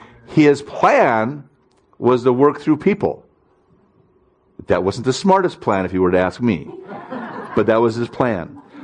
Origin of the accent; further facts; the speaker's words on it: Pullman, Washington, United States; We come from Pullman.